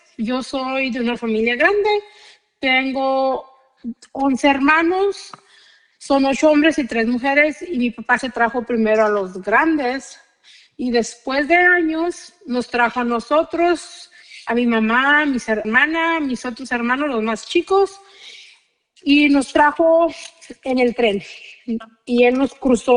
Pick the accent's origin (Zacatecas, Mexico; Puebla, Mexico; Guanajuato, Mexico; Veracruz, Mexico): Zacatecas, Mexico; Juchipila; now in United States; Yo nací en Juchipila, México, y allá, vivir allá es muy bonito, es una niñez muy bonita porque vives libre, de no estrés y nada, y es muy bonito vivir en México.